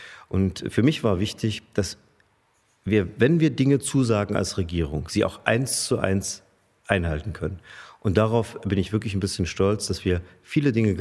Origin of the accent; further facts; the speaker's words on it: Görlitz, Saxony, Germany; Görlitz ist meine Heimat. Da bin ich geboren, da bin ich aufgewachsen. Dort bin ich so oft wie nirgendwo.